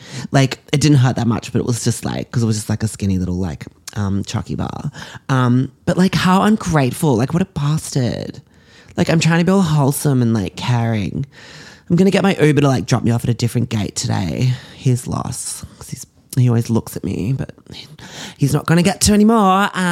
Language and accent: English; Australia; now in United States; how I was an influencer from Australia, like living here on my own